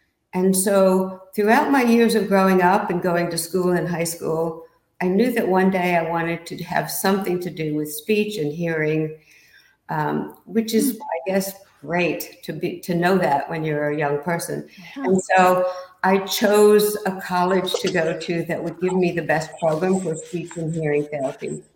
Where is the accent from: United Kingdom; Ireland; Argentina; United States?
United States; Greenville, South Carolina; Yes, I grew up in Greenville. My mother and father both were survivors of the Holocaust. They had to leave Vienna.